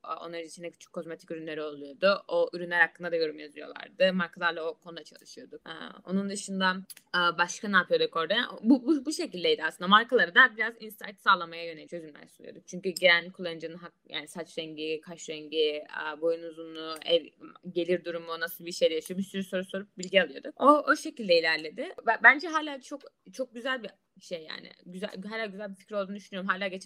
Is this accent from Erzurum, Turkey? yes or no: no; Çeşme, İzmir, Turkey; Ben normalde Çeşmeliyim. Doğma büyüme bütün ailem akrabalarım Çeşmeli.